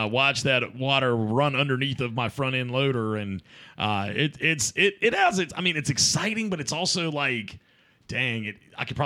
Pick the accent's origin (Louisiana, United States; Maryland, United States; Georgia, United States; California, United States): Maryland, United States; We're from Maryland.